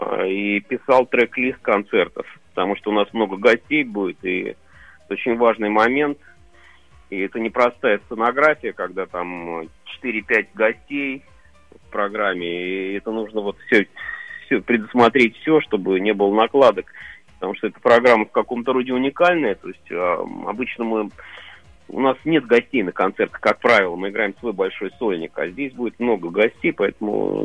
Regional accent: Moscow, Russia; moved away; Я живу не в Москве уже. Я как коренной москвич, я смылся из Москвы лет 10 назад. Я живу за городом.

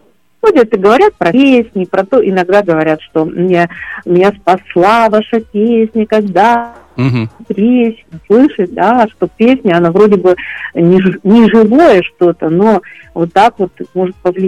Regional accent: Zaporizhzhia, Zaporizhzhia Oblast, Ukraine; born there; Ну, я родилась в Украине, в городе Запорожье.

